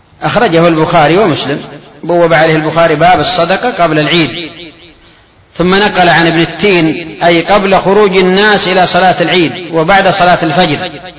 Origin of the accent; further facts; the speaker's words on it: Yemen; ومع ذلك هو السائد عندنا في اليمن